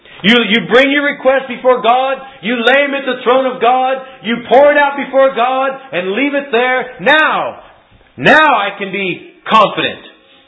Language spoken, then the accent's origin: English; Albuquerque, New Mexico, United States; when they found out I grew up in Albuquerque